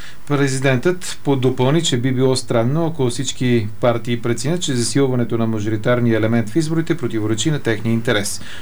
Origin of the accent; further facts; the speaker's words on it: Sofia, Sofia City, Bulgaria; защото аз не съм забелязал като софиянец нещо да се е променило драматично през последните 3 години